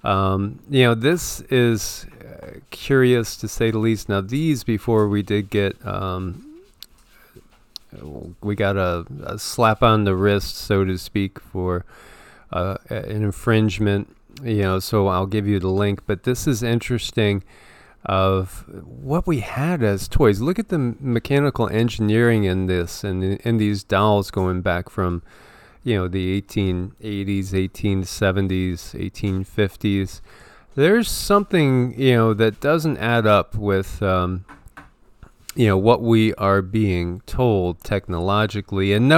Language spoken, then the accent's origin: English; Connecticut, United States; as a person that was growing up in Connecticut, we got snow, but, you know, we didn't get it like you get this.